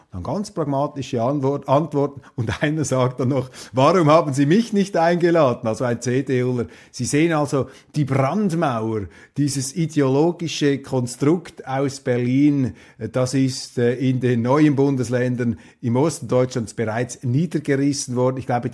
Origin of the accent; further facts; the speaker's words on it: Switzerland; Aber als Schweizer höre ich auch nicht alles.